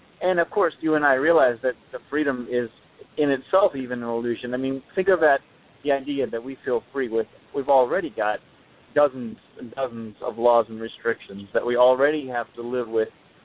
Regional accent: United States; I'm an American, so I'm going to say, oh, I have this freedom.

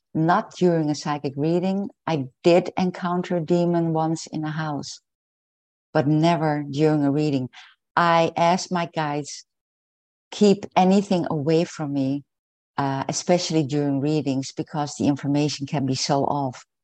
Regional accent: Netherlands; English is a second language; from the Netherlands.

